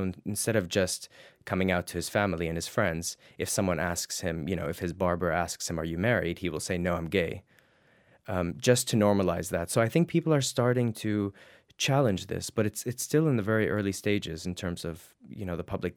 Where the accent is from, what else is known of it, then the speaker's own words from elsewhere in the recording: Jordan; And I remember growing up in Jordan and thinking that it was a death sentence.